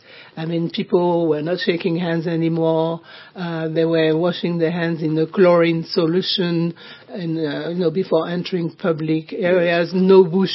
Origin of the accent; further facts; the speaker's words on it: Côte d’Ivoire; So, you see, I'm from Côte d'Ivoire, which means I'm from the region. I'm from the West African region.